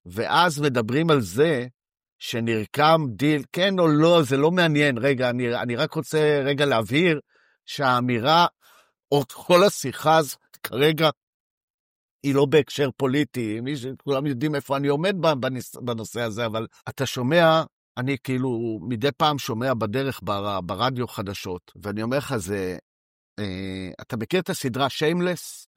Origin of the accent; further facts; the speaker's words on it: Herzliya, Tel Aviv District, Israel; אני גדלתי בהרצליה